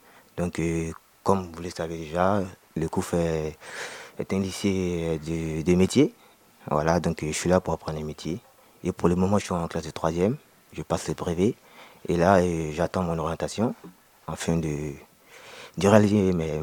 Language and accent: French; Côte d’Ivoire; now in France; je suis ivoirien, je viens de la Côte d'Ivoire, je suis en France depuis environ 6 mois